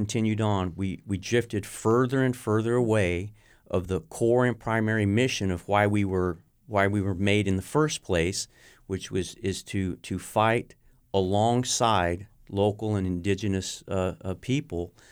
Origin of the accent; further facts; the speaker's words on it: United States; But at the same time, I'm an American.